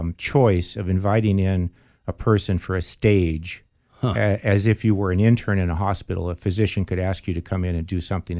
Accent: San Diego, California, United States; also born or lived in Los Angeles; I grew up in San Diego, but I was born in L.A. Mm-hmm. and we lived there until 1958.

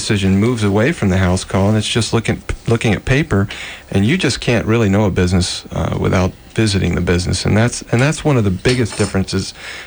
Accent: Texas, United States; now in Los Angeles, United States; I grew up in Texas, went to the University of Texas. Met my wife, my future wife, on vacation and moved out here to get married

